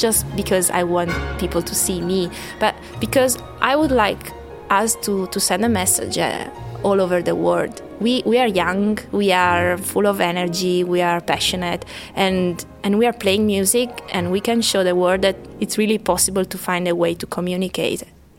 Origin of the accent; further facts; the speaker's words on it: Italy; English is a second language; I come from Italy and I play the harp.